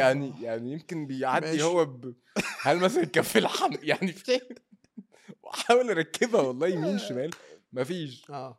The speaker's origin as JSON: {"language": "Arabic", "country": "Egypt", "said": "ما حدش بيعرف ان انا مصري يعني"}